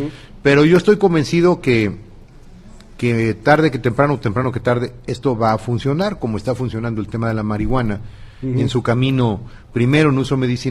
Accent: Guerrero, Mexico; Son hechos lamentables que yo quisiera que no sucedieran, como guerrerense, como mexicano, como gobernador, por supuesto, pero se dan.

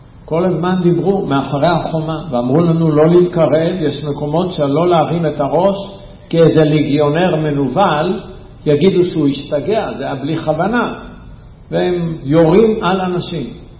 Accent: Jerusalem, Jerusalem District, Israel; זאת הייתה ירושלים שגדלנו בה

